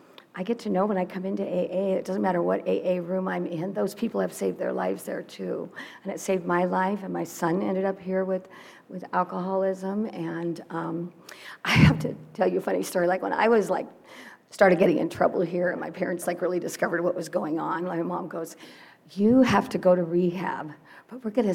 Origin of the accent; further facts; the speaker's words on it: Ridgecrest, California, United States; now in Newport Beach, United States; I'm from Ridgecrest. I was born and raised here.